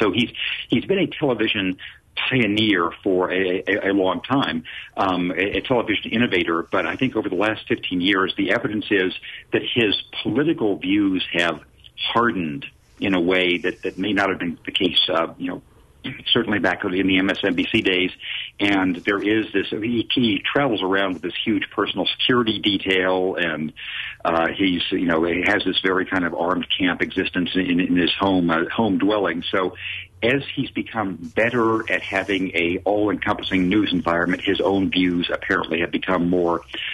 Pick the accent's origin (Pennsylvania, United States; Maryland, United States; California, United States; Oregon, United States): California, United States; So when I was a kid in the late 50s and 60s growing up in California